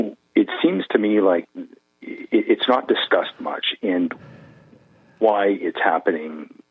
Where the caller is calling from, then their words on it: Vancouver, British Columbia, Canada; I'm from Vancouver, Canada, BC.